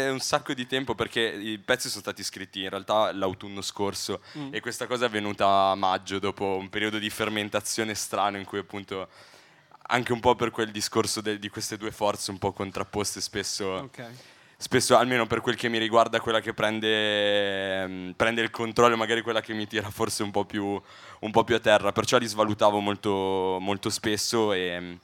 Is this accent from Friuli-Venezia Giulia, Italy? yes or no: no; Piedmont, Italy; now in Milan, Italy; io non sono di Padova, in realtà sono piemontese, studio Milano adesso e vengo appunto dalla zona del Basso Piemonte, una zona di boschi, cinghiali